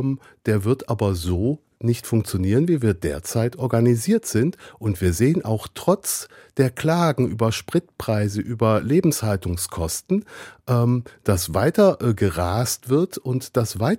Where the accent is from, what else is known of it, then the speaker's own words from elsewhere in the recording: Belgium; Oh, ich bin ja Belgier.